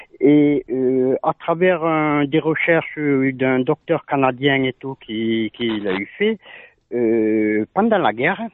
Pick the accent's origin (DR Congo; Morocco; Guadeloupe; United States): Morocco; now in France; moi, je suis marocain, mon père il est sahraoui